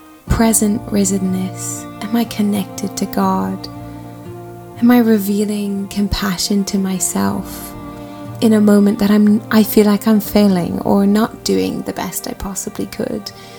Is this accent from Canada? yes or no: yes; Canada; I am Canadian and I was applying for a visa